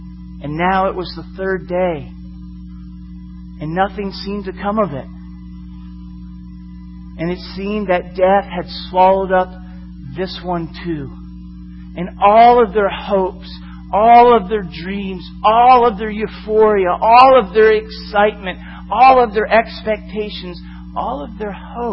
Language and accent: English; Florida, United States; I grew up in Florida and I was anxious to get back to the haunted mansion when our family went on a vacation last year.